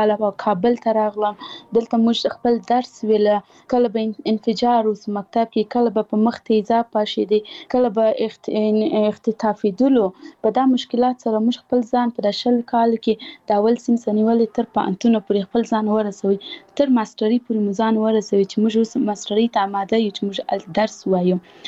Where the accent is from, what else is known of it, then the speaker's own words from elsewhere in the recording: Paktia, Afghanistan; زه خپل خپل د پکتیا ولایت یم، زه د یو کلی یم